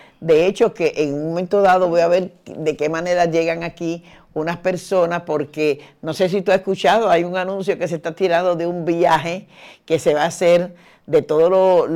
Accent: Dominican Republic; yo vengo de una cultura, yo soy dominicana, de una cultura y además de una época, hace 70 años atrás

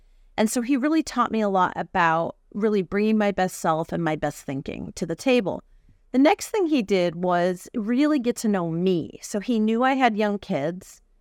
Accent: Milwaukee, Wisconsin, United States; moved away as an adult; also born or lived in California; I grew up in Wisconsin, Milwaukee, Wisconsin, and it was a Fortune company that moved me to California.

